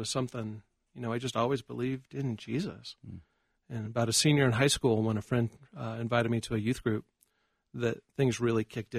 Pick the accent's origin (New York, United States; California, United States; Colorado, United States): Colorado, United States; Pine Junction; Yeah, I grew up in Pine Junction, Colorado, which is halfway between Bailey and Conifer, up 285, about an hour southwest of Denver or so.